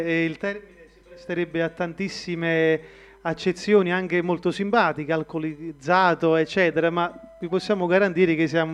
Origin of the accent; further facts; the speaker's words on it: Campagna, Campania, Italy; sono originario di Campagna, ma da qualche anno abito e faccio anche servizio pastorale nella parrocchia di Oliveto Citra.